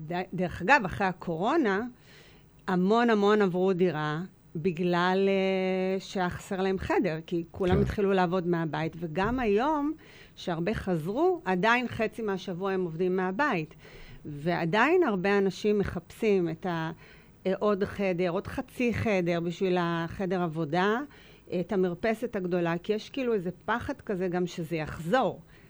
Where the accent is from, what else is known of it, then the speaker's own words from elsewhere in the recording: Ra'anana, Central District, Israel; אני מרעננה במקור הזה, אני גם מכירה מאוד את רעננה